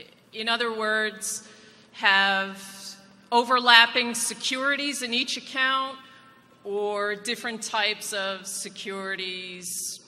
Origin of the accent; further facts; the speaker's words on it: Windsor, New Jersey, United States; I'm from Windsor, New Jersey. I'm 45 years old